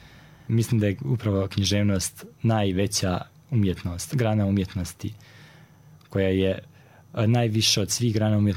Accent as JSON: {"language": "Serbian", "town": "Nevesinje", "region": "Republika Srpska", "country": "Bosnia & Herzegovina", "tie": "born or raised there", "also_born_or_lived": "Mostar / Gacko", "said": "Porijeklom sam iz jedne radničke porodice. Dakle, rođen sam u Mostaru. Zbog tih nekih ratnih previranja bili smo primorani da se preselimo u susjednu opštinu Nevesinje. To jest, najprije sam živio u Gacku, a zatim u Nevesinju."}